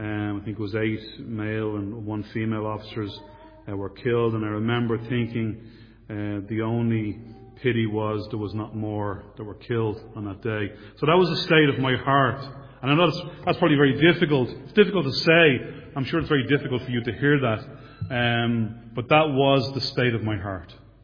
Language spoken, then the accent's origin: English; Dublin, Leinster, Ireland; also born or lived in Leicester, England; and I was born in 1968 in Leicester. So I don't have a Leicester accent, as you can hear. We moved back to Dublin in 1970. And I grew up in the south of Dublin and continue to live there. I was raised in a not only a Roman Catholic home